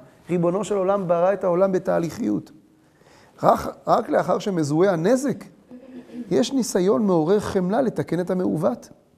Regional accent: Bat Yam, Tel Aviv District, Israel; אני גדלתי בבת ים

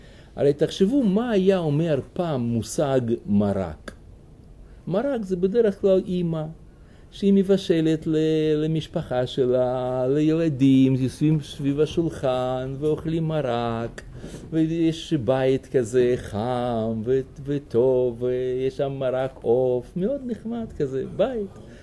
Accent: Russia; moved away; אתם יודעים שכשאני גדלתי ברוסיה, אז שם היה אסור לשתות

